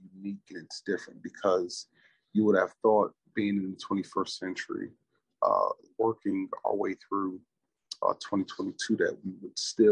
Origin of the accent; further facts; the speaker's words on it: Albany, New York, United States; Neighborhood, I'm from Albany, New York. Place of origin, Albany, New York. Ethnic identity, I'm an African-American.